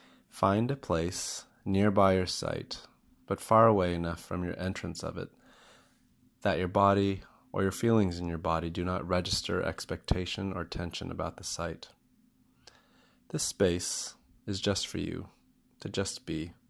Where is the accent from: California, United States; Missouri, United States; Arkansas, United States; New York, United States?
New York, United States; New York City; I'm from New York City, USA.